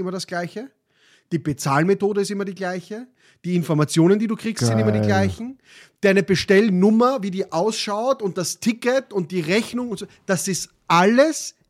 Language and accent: German; Austria